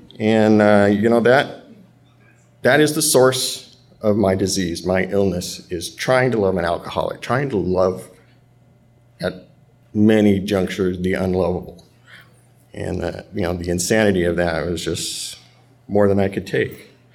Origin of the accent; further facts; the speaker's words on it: Van Nuys, California, United States; So I grew up here in the Valley. I was born in Van Nuys, lived in Panorama City